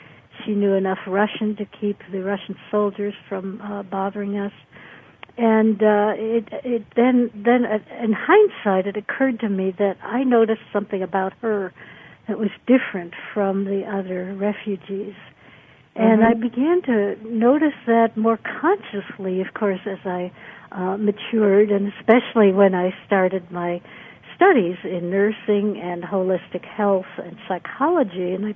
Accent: Berlin, Germany; So I was in Berlin, and alone

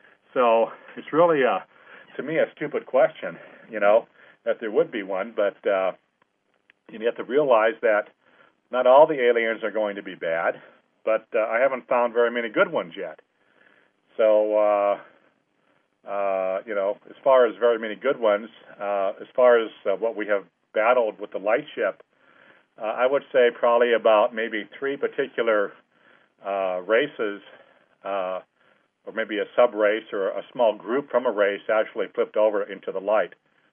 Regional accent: California, United States; But anyway, I'm from California, and, you know, in California here what happens is most people kind of have been there and done

